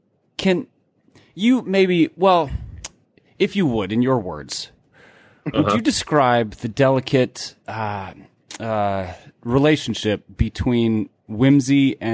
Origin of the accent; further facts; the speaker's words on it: Midwest, United States; growing up in the Midwest